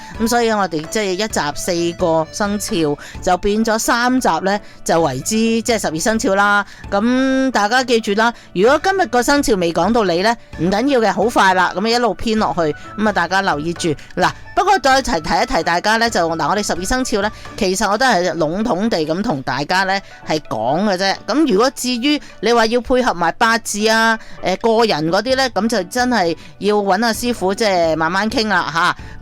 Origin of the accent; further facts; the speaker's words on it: Canada; 我哋加拿大人都算系比较上嚟讲吓